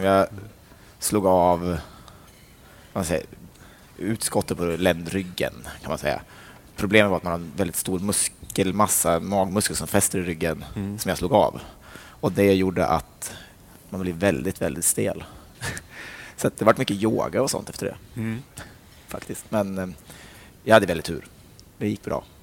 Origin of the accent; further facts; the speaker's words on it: Funäsdalen, Jämtland County, Sweden; Det började med en försäsongskrasch hemma i Funäsdalen.